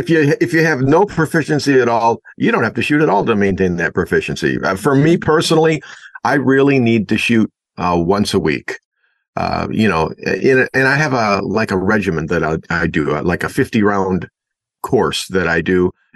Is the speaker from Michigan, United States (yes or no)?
yes; Michigan, United States; the U.S. taxpayer-funded electric vehicle EV battery plant in my home state of Michigan